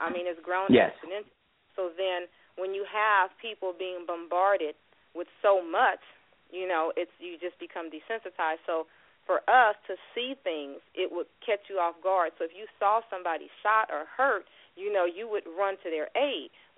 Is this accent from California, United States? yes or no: yes; Los Angeles, California, United States; I'm from California, South Central.